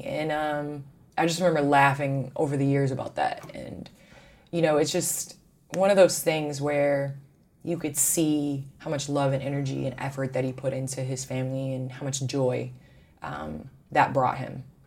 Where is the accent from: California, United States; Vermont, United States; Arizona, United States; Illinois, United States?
Illinois, United States; Chicago; I am a Chicagoan, so obviously I grew up watching the Bulls.